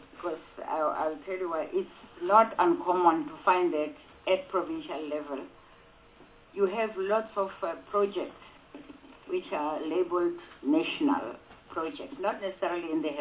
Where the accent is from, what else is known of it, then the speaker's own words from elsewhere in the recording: Gauteng, South Africa; I come from Gauteng